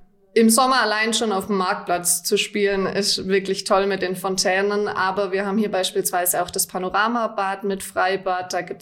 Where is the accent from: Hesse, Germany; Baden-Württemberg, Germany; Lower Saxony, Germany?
Baden-Württemberg, Germany; Freudenstadt; Zu 100%, ja. Also ich bin gebürtige Freudenstädterin, habe schon immer hier gelebt und lebe auch sehr gerne hier.